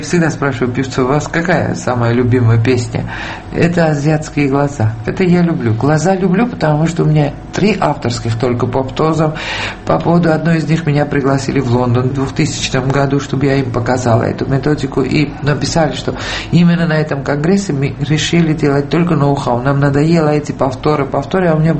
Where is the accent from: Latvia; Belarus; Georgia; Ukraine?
Georgia; moved away as an adult; now in Moscow, Russia; Я почему уехала из Грузии